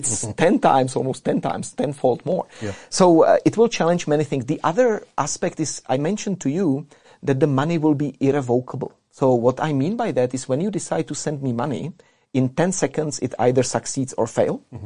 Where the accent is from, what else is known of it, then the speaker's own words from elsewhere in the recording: Canada; I came from Canada, so the Western world